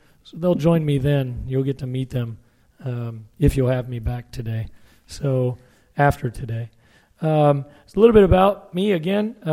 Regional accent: Maryville, Tennessee, United States; Originally, I'm from East Tennessee, a little town called Maryville. I'm a Tennessee grad.

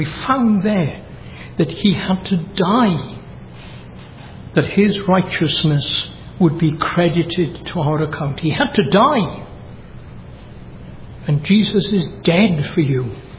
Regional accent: Wales, United Kingdom; I mean, I'm Welsh. My father was Welsh. My mother was Welsh. And we go back a long way.

